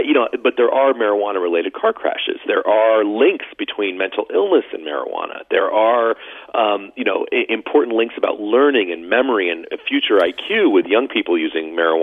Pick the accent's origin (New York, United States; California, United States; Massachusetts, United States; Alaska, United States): California, United States; Anaheim; born or raised there